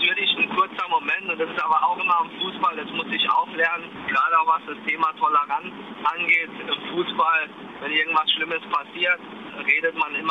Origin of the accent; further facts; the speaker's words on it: Saarbrücken, Saarland, Germany; Da habe ich vor allen Dingen dann auch als Saarbrücker, als Saarländer, glaube ich, dann versucht man ja doch immer die Nähe zu halten.